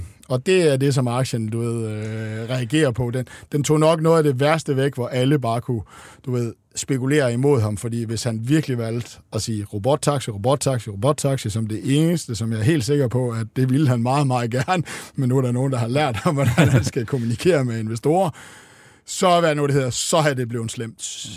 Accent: Jutland, Denmark; Jeg kan jo huske som jyde første gang, jeg skulle køre ind i København, ikke?

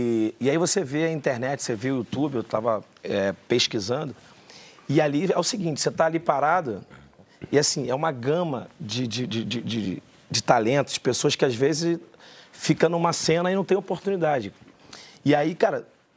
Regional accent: Rio de Janeiro, Brazil; eu sou do Rio de Janeiro, sou carioca, eu estourei em São Paulo. Eu saí do Rio de Janeiro

